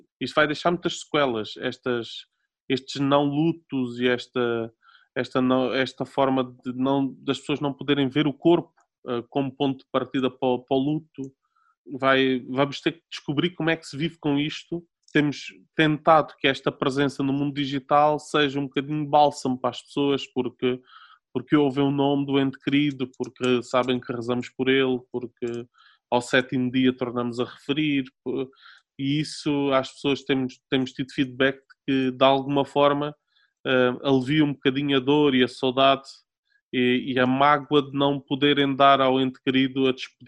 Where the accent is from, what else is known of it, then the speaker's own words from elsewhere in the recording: Alentejo, Portugal; como sou alentejano posso contar piadas de alentejanos